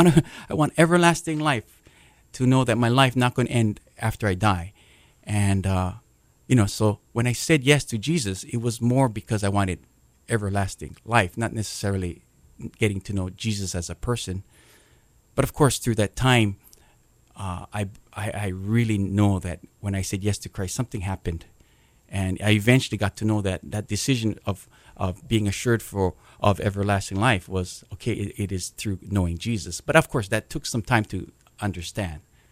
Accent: Waipahu, Hawaii, United States; I grew up in Waipahu and graduated in 1981 from that school.

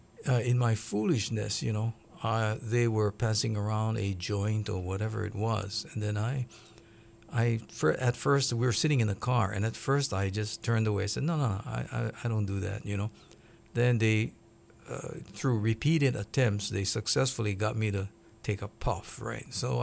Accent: Oahu, Hawaii, United States; born or raised there; also born or lived in Pa'ia, Maui

